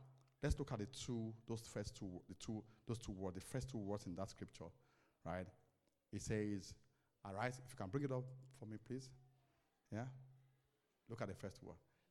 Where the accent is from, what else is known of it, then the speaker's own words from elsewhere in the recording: London, United Kingdom; they started mocking my accent. They said, oh